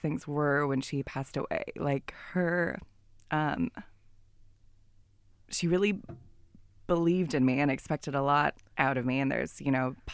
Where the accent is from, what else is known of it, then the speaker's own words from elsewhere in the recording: California, United States; or I'm from California, which I think even more so, everyone's like, everything's fine.